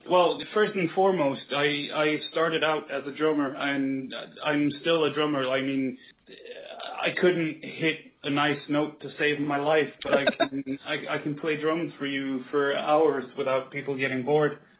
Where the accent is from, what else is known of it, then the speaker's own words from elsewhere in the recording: Norway; vocals the way I did them is another Norwegian folk metal band called … which is like, they're actually, they originated from my hometown where I was born.